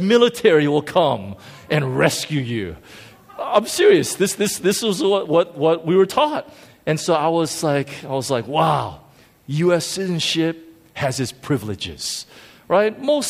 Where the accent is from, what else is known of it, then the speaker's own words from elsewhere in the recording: United States; I'm an American.